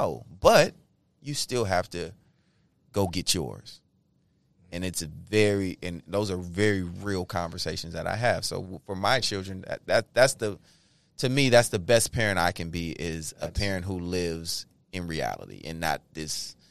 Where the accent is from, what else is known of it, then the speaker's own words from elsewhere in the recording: San Francisco, California, United States; He's been my friend since we were, we're both from San Francisco. Came up in this game pretty much together.